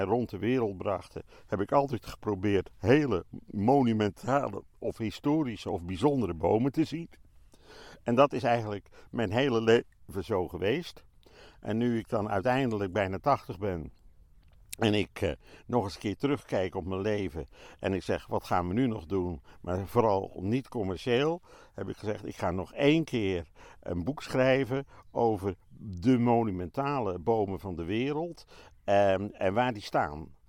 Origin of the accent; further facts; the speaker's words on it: Boskoop, South Holland, Netherlands; geboren in Boskoop, 7 februari 1944. En ik ben zoon, enige zoon, die dus bij zijn vader in de boomkwekerij exportbedrijf, zou gaan werken.